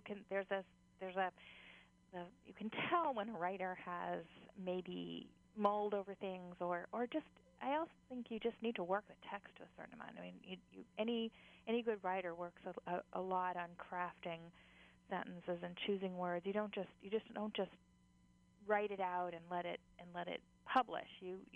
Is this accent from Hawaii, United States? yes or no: yes; Hawaii, United States; I grew up on Mokulea Beach.